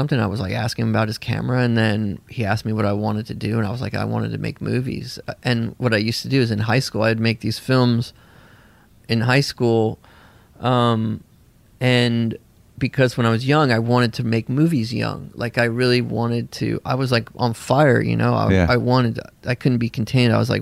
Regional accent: Bolinas, California, United States; born there; I was born in Bolinas, like in a kind of communal thing there, too.

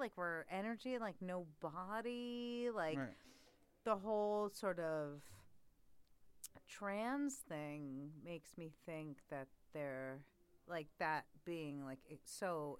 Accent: New York, United States; I grew up in New York. I never, racism, what?

